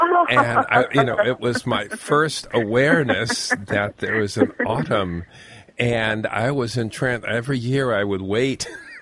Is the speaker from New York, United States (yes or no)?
yes; New York, United States; Yeah, the autumn, I grew up in, in the East, and it was really in school. I was in New York, very, very boring school.